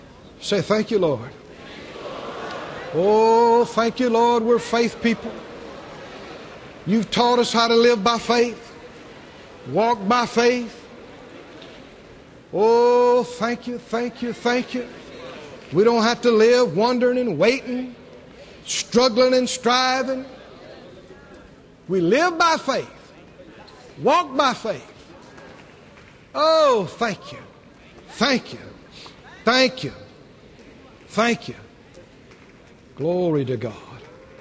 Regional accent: the South, United States; I grew up in the South. Maybe you couldn't tell that.

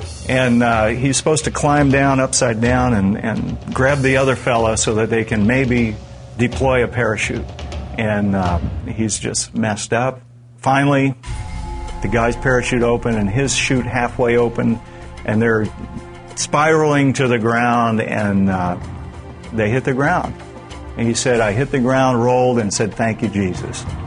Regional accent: Apple Valley, California, United States; This is my wife, Pam. We're from Apple Valley, California. We own a restaurant in Lucerne Valley.

